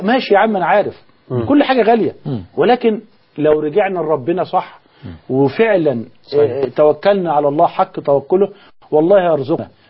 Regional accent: Egypt

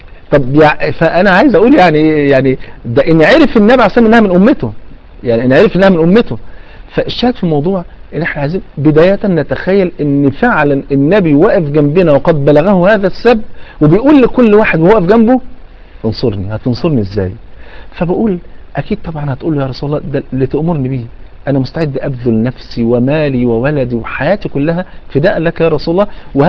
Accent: Egypt; الناس عندنا في مصر

